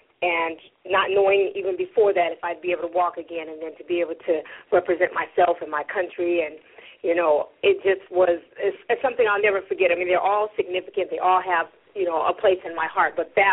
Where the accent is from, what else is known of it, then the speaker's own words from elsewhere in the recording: California, United States; I grew up in Nashville City, a suburb of San Diego, California